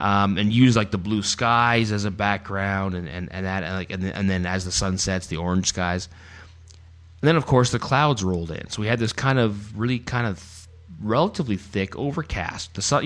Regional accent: Canada; because we're Canadian, we don't have states, we have provinces

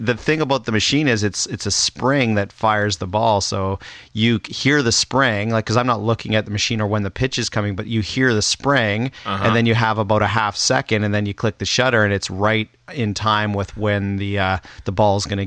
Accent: Toronto, Ontario, Canada; I grew up in Toronto

